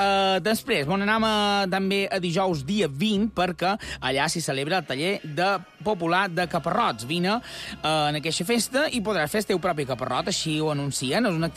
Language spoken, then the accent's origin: Catalan; Consell, Balearic Islands, Spain; començarem per el meu poble, perquè me peguen de més a prop i me'ls conec bé. Anem fins a Consell